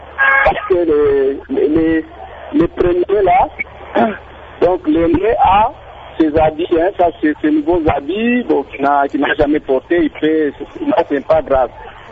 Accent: Lubumbashi, Haut-Katanga, DR Congo; Mais ici chez nous, à Lubumbashi, on mange les boukari

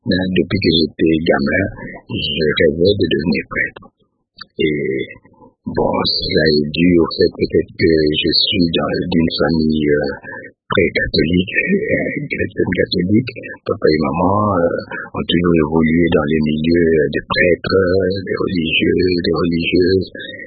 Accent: Kinshasa, DR Congo; Non, j'ai passé mon enfance à Kinshasa.

